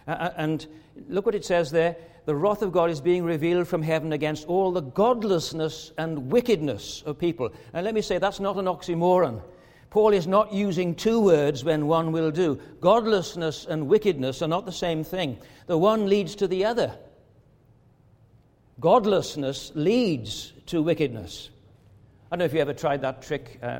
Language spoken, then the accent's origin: English; Wales, United Kingdom; born there; I do speak a bit of Welsh, but I was born in Wales, and I'm married to a Welsh-speaking wife with Welsh-speaking children.